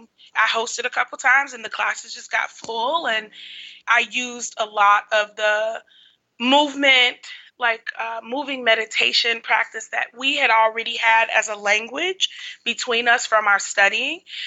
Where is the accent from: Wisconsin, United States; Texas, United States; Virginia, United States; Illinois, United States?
Illinois, United States; Chicago; I'm actually not from Bahia. Mm. Like, I'm from Chicago.